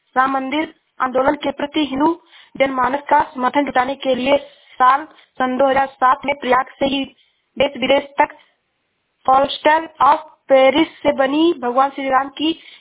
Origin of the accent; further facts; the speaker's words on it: Shravasti, Uttar Pradesh, India; मैं जिला श्रावस्ती से हूँ।